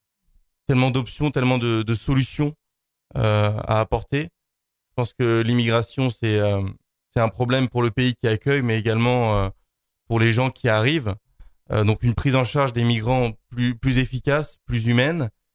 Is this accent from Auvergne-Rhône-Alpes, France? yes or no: no; Drocourt, Île-de-France, France; Alors moi, je suis un enfant des Yvelines. J'ai grandi à Drocourt. J'ai fait ma scolarité dans les Yvelines, à l'ISSOU Jacques Cartier notamment, au lycée Condorcet.